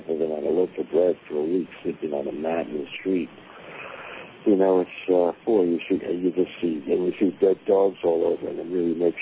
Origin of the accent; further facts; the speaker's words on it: Brooklyn, New York, United States; And I'm a New York kid. That's right. I'm from Brooklyn.